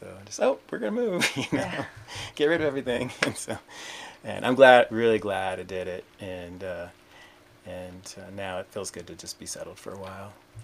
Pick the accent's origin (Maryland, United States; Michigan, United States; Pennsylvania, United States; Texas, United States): Pennsylvania, United States; I'm originally from Pennsylvania, southwestern Pennsylvania.